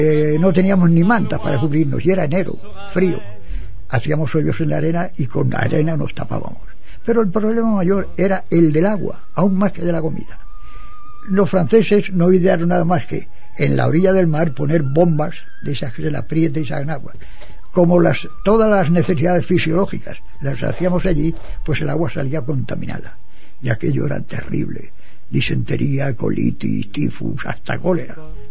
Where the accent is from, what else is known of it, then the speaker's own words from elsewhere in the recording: Almansa, Castilla-La Mancha, Spain; Almansa no hay nada más que en mi pueblo.